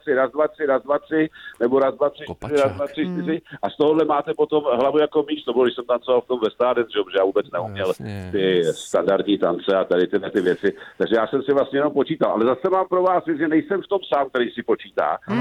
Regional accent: Prague, Czechia; Takže vlastně na Moravě já bych chtěl být doma, i když jsem jako Pražák.

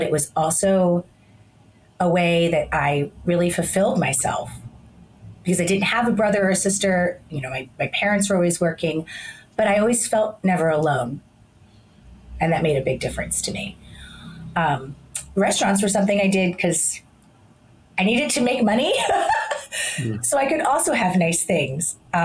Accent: Philadelphia, Pennsylvania, United States; I born and raised in Philadelphia to the only daughter of divorced parents.

